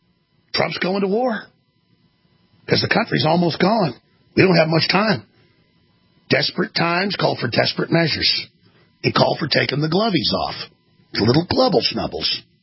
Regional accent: Texas, United States; I'm from Texas, bitch. There's still some Texans left.

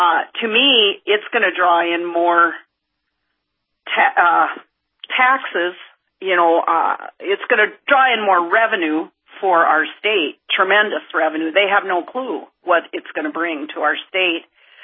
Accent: South Dakota, United States; Look at what the, it's done for South Dakota, the Black Hills of South Dakota. I grew up in South Dakota.

